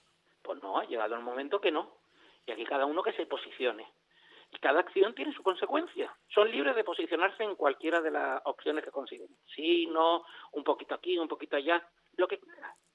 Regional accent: Canary Islands, Spain; pero es que también soy canario.

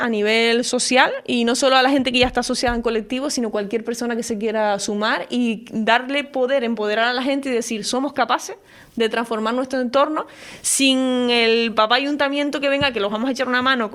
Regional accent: Canary Islands, Spain; Eso, como canarios, nos tiene que doler a todos y entre todos y es una labor de todos.

